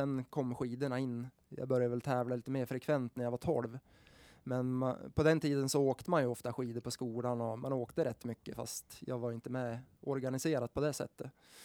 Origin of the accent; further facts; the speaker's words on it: Sweden; Jag som svensk tyckte väl ändå inte att det var så farligt.